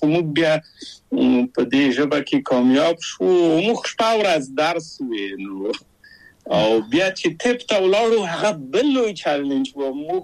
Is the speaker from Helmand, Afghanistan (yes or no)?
no; Kabul, Afghanistan; moved away as an adult; now in Czech Republic; او زه له کابل په یو دولتي بورس چکسلواکیا ته راغلم.